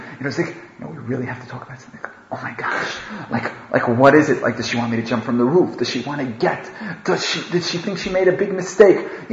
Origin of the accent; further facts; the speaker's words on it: Manhattan, New York, United States; also born or lived in Oklahoma; I'm from Manhattan, you know what I mean? The whole world for me is Oklahoma. Anything out of Manhattan is Oklahoma. So I used to live in Oklahoma